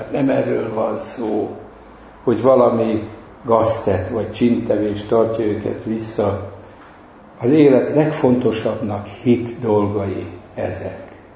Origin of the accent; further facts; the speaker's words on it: Nyíregyháza, Szabolcs-Szatmár-Bereg, Hungary; ahol felnőttem Nyíregyháza környékén